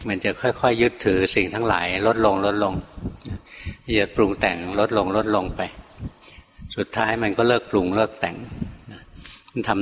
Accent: Bangkok, Thailand; หลวงพ่อเป็นคนกรุงเทพเกิดกรุงเทพโตในกรุงเทพเรียนหนังสือทำงานอยู่ในกรุงเทพไม่คุ้นกับป่า

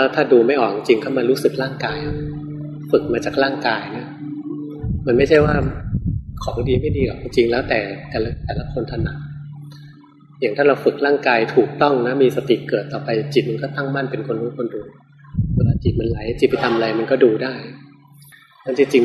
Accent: Bangkok, Thailand; แล้วยิ่งเราเป็นคนกรุงเทพกันส่วนใหญ่ความโกรธความโลภเนี่ยจะเยอะ

